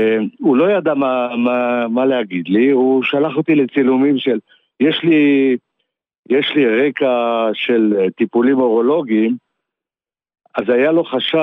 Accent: Ramat Gan, Tel Aviv District, Israel; אני מרמת גן

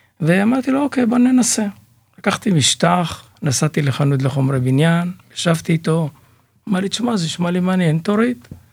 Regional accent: Beit Nehemia, Central District, Israel; בגדול נולדתי במושב שנקרא בית נחמיה, במשפחה גדולה. הייתי הילד התשיעי בשנת 52. ובעצם גדלנו בחקלאות, הישרדות, זו הייתה תקופה מאוד מאתגרת.

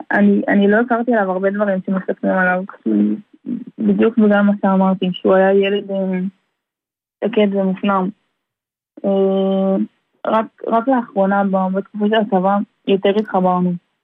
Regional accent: Petah Tikva, Central District, Israel; now in Tel Aviv, Israel; אנחנו עכשיו מתל אביב, אבל היינו, למדנו בפתח תקווה. היינו בבית ספר בפתח תקווה, כל החיים שלנו הרוב היה בפתח תקווה

